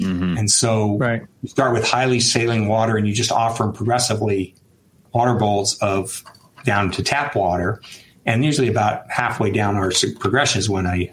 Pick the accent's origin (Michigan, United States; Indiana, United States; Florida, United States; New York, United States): New York, United States; New York City; born there; I was born in New York City.